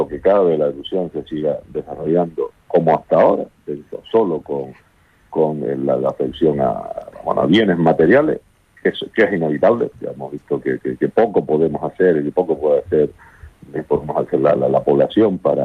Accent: Canary Islands, Spain; Los canarios somos un pueblo solidario históricamente y lo vamos a seguir siendo, el pueblo majorero también

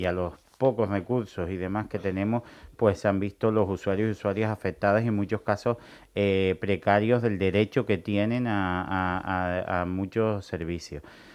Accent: Canary Islands, Spain; que somos canarios y canarias igual que el resto de islas

